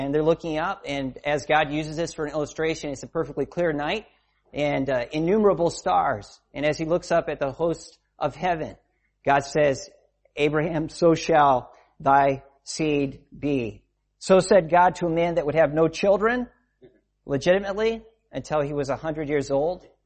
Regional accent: Scotland, United Kingdom; We're from Scotland. So I'm a Baptist minister on the south side of Edinburgh.

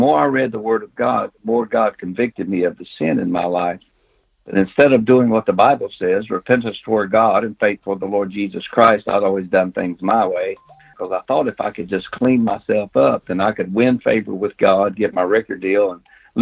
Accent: North Carolina, United States; I grew up in North Carolina, went to church as a little boy.

